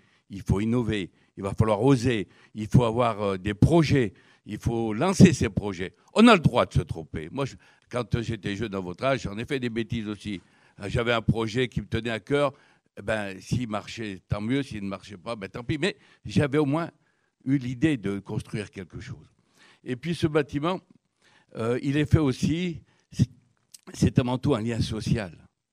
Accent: Firminy, Auvergne-Rhône-Alpes, France; moi je viens d'un quartier populaire, je viens de La Romière, je viens de Firminivert, fils d'ouvrier, fils d'émigrés.

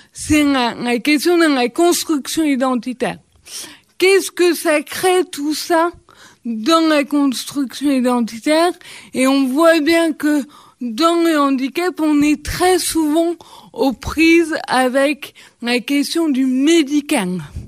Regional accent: Lyon, Auvergne-Rhône-Alpes, France; Même si Lyon, moi je suis lyonnaise, donc les meilleurs.

